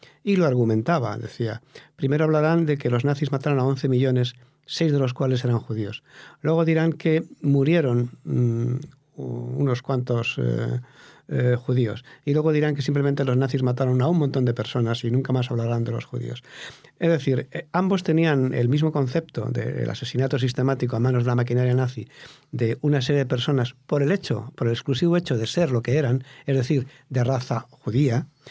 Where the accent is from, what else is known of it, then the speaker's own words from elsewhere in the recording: Community of Madrid, Spain; No, yo soy madrileño.